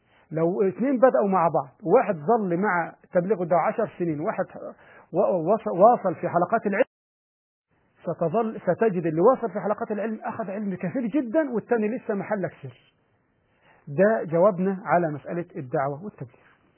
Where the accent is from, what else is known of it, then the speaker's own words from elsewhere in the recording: Egypt; احنا في وقت تقديم المدارس عندنا في مصر